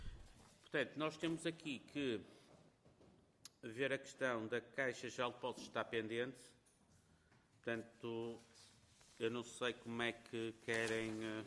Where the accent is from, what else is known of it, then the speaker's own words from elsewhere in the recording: Porto, Norte, Portugal; eu também não sou de cá, eu sou do Porto.